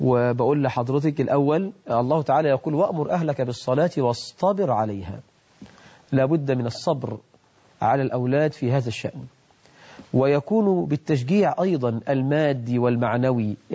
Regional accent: Egypt

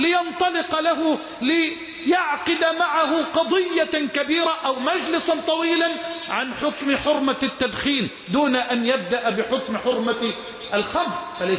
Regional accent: Egypt; اللهم اجعل بلدنا مصر واحة للأمن والأمان

